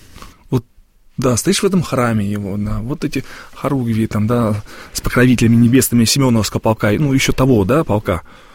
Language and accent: Russian; Russia; Я вырос на Ловоте, да, это такой путь из Варяг-Греки, да? Такой древнеславянский торговый путь